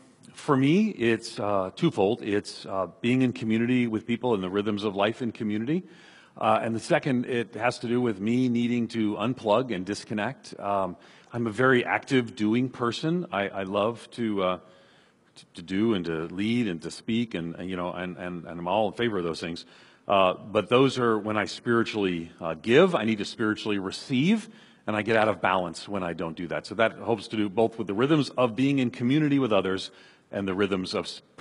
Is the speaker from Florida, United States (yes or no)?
no; New York City, New York, United States; I grew up in New York City. You know, I guess I'm Irish, so we're either sleepy or angry.